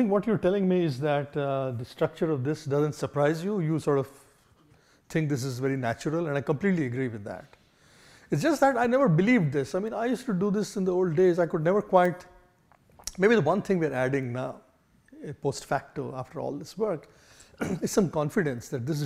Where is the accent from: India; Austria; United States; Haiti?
India; I come from India, which speaks English language, which was of the 19th century. English language has not evolved too much in India.